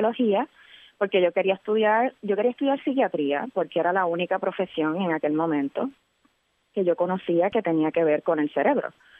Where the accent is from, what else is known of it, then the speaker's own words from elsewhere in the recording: Vega Alta, Puerto Rico; yo me crié en el campo, en Vega Alta. Yo soy de Vega Alta, del barrio Maricao, para aquellos que son familiares con Vega Alta. Y pues, por virtud de haberme criado en el campo